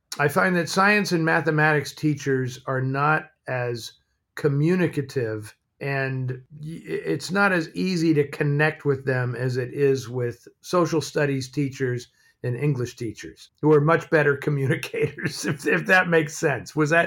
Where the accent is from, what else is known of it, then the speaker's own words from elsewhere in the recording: San Francisco, California, United States; I did. I grew up in San Francisco.